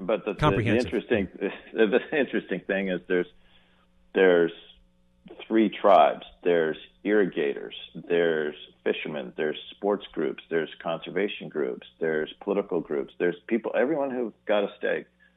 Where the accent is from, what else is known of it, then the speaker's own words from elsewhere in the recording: Ashland, Oregon, United States; I grew up in Ashland.